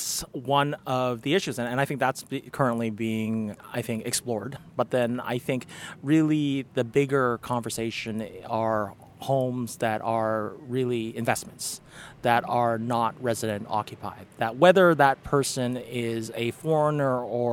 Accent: Canada; being Canadian

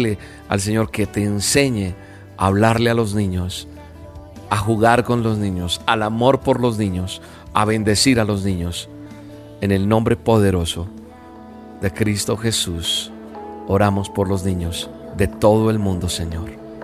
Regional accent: Colombia; En mi país, en Colombia, más de 14.000, si no estoy mal, llegaron a ser entrenados menores de 12 años

